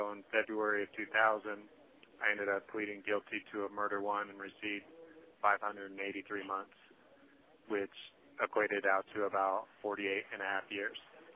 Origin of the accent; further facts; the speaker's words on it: Seattle, Washington, United States; I grew up in Seattle. I basically lived in Seattle my whole entire life until my arrest at the age of 18.